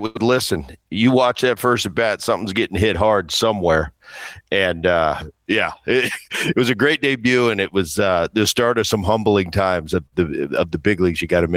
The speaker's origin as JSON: {"language": "English", "town": "Calgary", "region": "Alberta", "country": "Canada", "said": "Because I'm coming from Calgary. You know, I got four roommates and guys are sleeping on couches."}